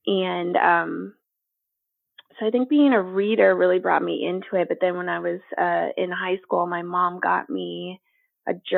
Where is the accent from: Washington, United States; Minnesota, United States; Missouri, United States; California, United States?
Minnesota, United States; now in Oregon, United States; So I'm originally from Minnesota.